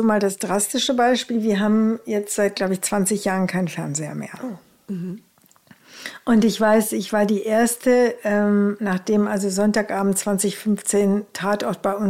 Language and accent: German; Rhineland, Germany; Bei uns im Rheinland sagt man Tröte fürs Fußballstadion.